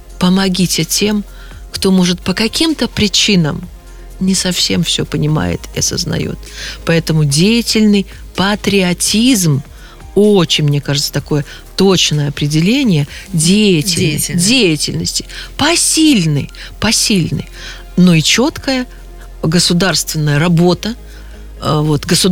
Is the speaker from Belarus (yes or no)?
yes; Belarus; Мы страна, мы белорусы, мы земля священная.